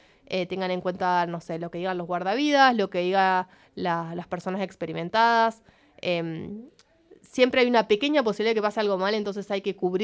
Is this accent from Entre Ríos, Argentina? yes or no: no; Viedma, Río Negro, Argentina